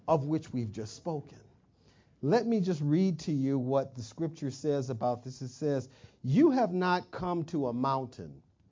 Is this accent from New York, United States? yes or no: no; Michigan, United States; when I was growing up in Michigan, when I went off to school and I'm partying at Michigan State